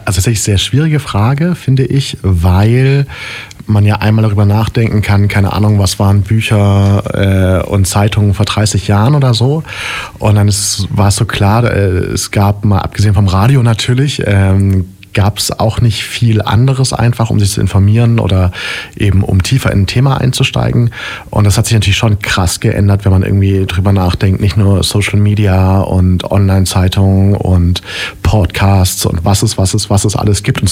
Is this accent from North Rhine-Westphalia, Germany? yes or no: no; Ulm, Baden-Württemberg, Germany; Also ich bin in Ulm-Söflingen geboren, noch damals in der alten Frauenklinik. Mhm. Und dann aufgewachsen in den Märchenwegen am Kuhberg.